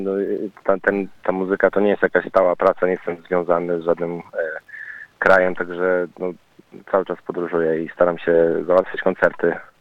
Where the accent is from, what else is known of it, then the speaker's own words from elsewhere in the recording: New Zealand; jestem z Nowej Zelandii